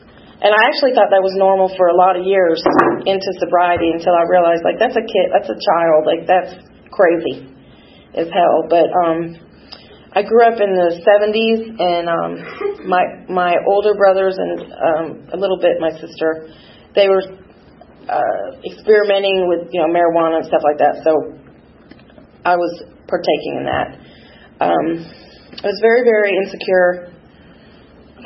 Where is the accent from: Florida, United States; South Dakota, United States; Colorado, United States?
Florida, United States; Miami; I'm from Miami, Florida.